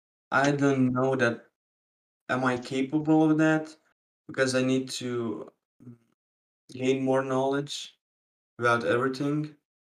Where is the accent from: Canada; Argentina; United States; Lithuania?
Lithuania; English is a second language; I'm from Lithuania, you're from America.